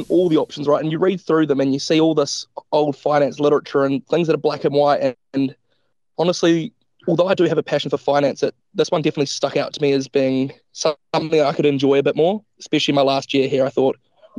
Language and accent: English; Tauranga, Bay of Plenty, New Zealand; So, I grew up in Tauranga, more specifically Mount Maunganui. So, I've lived there my whole life. So, it's a pretty special place in my heart. All my family's there, extended family, grandparents. So, you know, born and bred Tauranga.